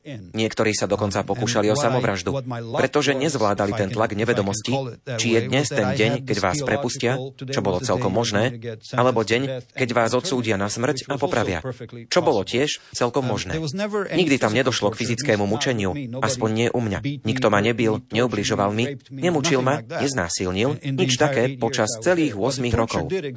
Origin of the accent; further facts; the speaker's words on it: Cluj-Napoca, Cluj County, Romania; Pochádzam z Rumunska. Študoval som teológiu v rodnom Kluži a potom v New Yorku v USA.